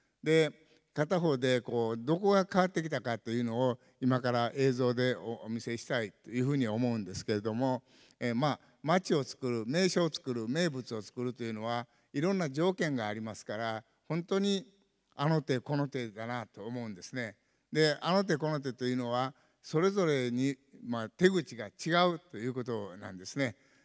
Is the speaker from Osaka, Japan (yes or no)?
yes; Osaka, Japan; で、そういうことで大阪育ちなもんで本当に飽きないというようなものが面白いもんだ